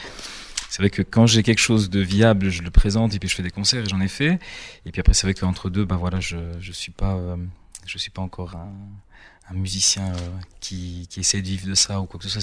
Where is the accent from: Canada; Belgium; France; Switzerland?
Switzerland; Valais; now in Geneva, Switzerland; Alors aujourd'hui de Genève, mais j'ai grandi en Valais. J'ai habité à Martigny, j'ai habité un petit peu plus bas dans le Chablais aussi, j'ai grandi dans le Chablais.